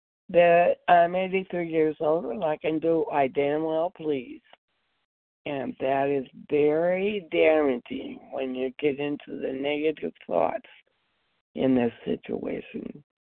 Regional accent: California, United States; a compulsive overeater, and I'm from California

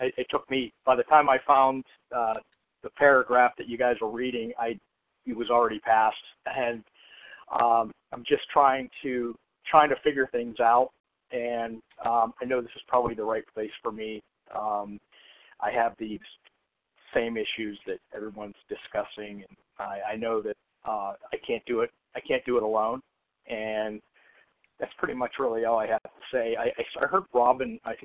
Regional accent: Vero Beach, Florida, United States; Okay. Well, I'm just letting everybody know I'm from Vero Beach, and I am a newbie.

